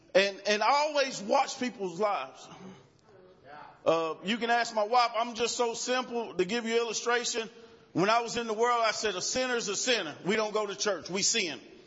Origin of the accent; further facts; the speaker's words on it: United States; I'm from Rutherford County.